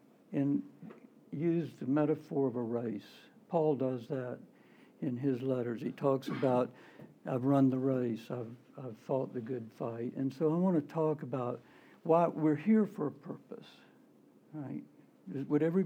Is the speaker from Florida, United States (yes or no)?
yes; Florida, United States; now in New Jersey, United States; we were living in New Jersey, and I grew up in Florida, as I mentioned.